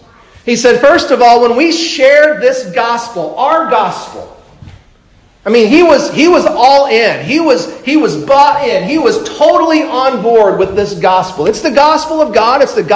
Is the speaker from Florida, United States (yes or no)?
no; Alaska, United States; there was a guy that came simply because I was from Alaska.